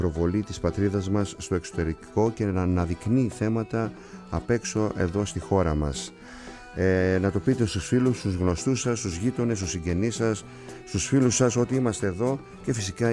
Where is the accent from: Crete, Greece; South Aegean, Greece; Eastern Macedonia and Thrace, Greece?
South Aegean, Greece; Kasos; Και τέλος θα πάμε στο νησί μου, στην Κάσο